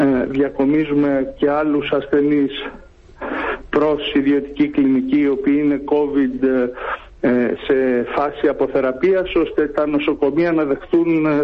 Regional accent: Thessaloniki, Central Macedonia, Greece; now in Athens, Greece; να σας πω ότι είμαι Θεσσαλονικιός στην καταγωγή, άσχετο αν ζω χρόνια στην Αθήνα.

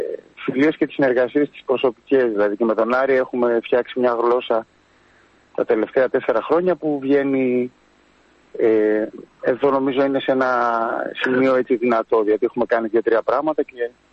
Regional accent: Grevena, Western Macedonia, Greece; εγώ είμαστε και πατριώτες, είμαστε από τα Γρεβενά, η καταγωγή μας και οι δύο.

